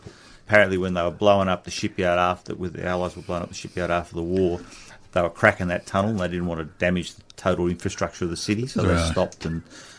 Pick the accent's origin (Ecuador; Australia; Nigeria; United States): Australia; now in Germany; Yeah, we had to get him nationalised as 2 Australian parents.